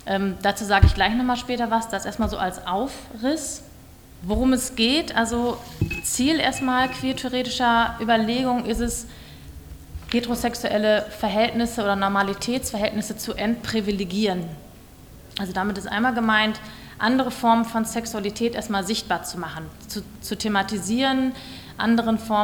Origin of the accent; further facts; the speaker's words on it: Halle, North Rhine-Westphalia, Germany; Ich komme selber aus Halle-Westfalen. Ich weiß nicht, ob ihr das kennt, das ist in der Nähe von Bielefeld.